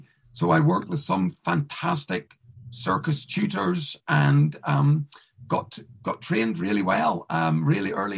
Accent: Northern Ireland, United Kingdom; when I was young, I grew up in Northern Ireland, and when I was growing up, I worked on the fairgrounds

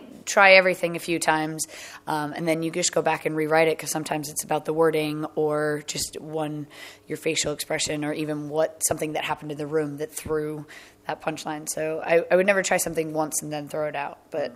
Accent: United States; accent: American; moved away as an adult; Yes, I am American. It is. I've been over here for quite some time, but I am very American.

